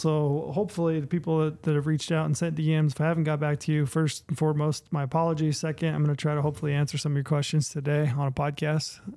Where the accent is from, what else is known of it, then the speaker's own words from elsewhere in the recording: Utah, United States; pick up an OTC elk tag in my home state of Utah